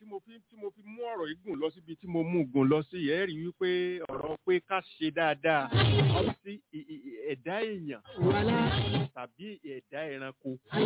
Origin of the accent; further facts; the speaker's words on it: Ibadan, Oyo, Nigeria; Ọ̀dà ọmọ Ìbàdàn ni mí